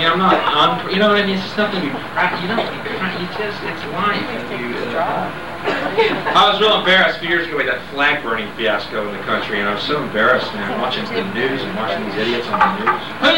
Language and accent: English; Texas, United States; Because everyone, first of all, I'm from Texas, so everyone in Australia, first of all, thinks you're a goofball, right?